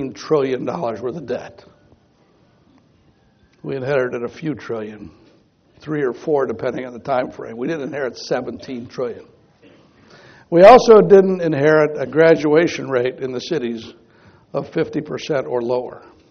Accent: Cleveland, Ohio, United States; I grew up in Cleveland. There's some Clevelanders here.

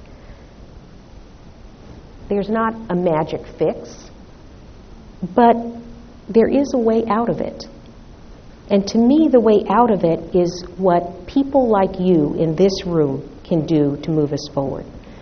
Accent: Seattle, Washington, United States; Out in Seattle, my hometown, there's a hospital called Virginia Mason.

